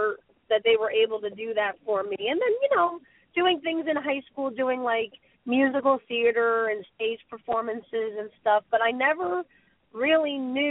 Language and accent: English; New Jersey, United States; And I'm like, really? I'm from Jersey. What are you talking about?